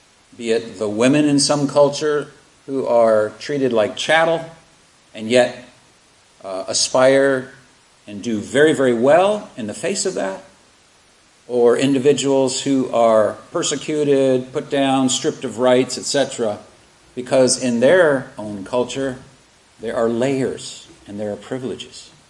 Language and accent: English; the South, United States; No, I grew up in the South. They burned crosses on my neighbor's lawn. My grandfather had a noose around his neck when I was age 5.